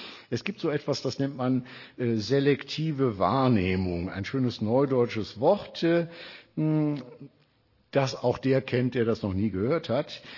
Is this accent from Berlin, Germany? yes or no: no; Wuppertal, North Rhine-Westphalia, Germany; In Wuppertal, man hört ja, wo ich herkomme